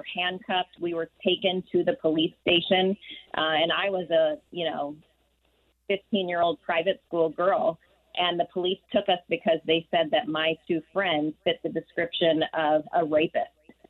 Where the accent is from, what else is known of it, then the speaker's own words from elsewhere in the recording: Los Angeles, California, United States; now in Iowa, United States; I was raised in Los Angeles, so that was in Los Angeles when we were taken to the police station.